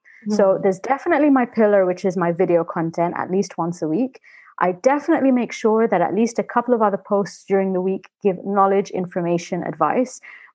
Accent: Libya; because a lot of people don't know I'm from Libya.

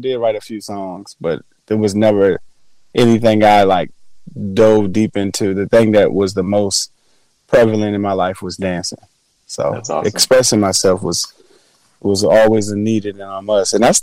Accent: Richmond, Virginia, United States; moved away as an adult; now in Asheville, United States; But I'm from Richmond. I've been in Asheville about 10 years. But I'm from Richmond, Virginia, and moved here due to the military.

